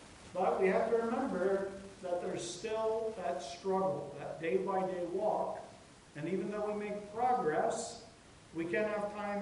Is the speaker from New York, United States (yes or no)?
no; Pennsylvania, United States; I know most of you personally, or have met you hopefully by now, and I hail from Pennsylvania, as many of you know.